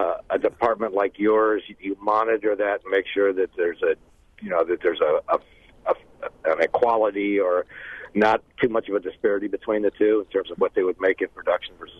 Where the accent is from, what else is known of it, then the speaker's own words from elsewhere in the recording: New Hampshire, United States; I'm from New Hampshire and just driving through, so I'm not really familiar with the program.